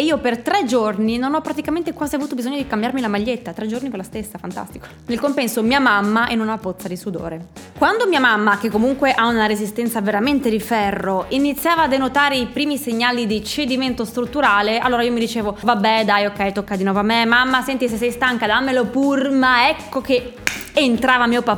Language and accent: Italian; Friuli-Venezia Giulia, Italy; però ricordiamoci che siamo friulani, quindi emozione sì, ma non troppa.